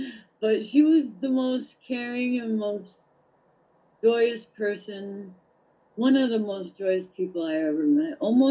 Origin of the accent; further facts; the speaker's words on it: New York, United States; because I come from New York, it's hard to trust people.